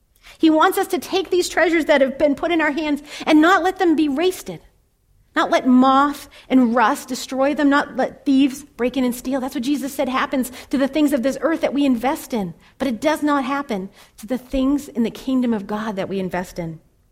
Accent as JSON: {"language": "English", "town": "Lowell", "region": "Massachusetts", "country": "United States", "tie": "born or raised there", "said": "That's not how it was when I was growing up in Lowell."}